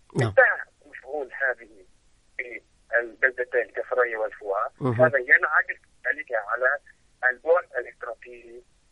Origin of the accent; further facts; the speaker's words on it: Lebanon; كما يقال في اللغة العامية عندنا في لبنان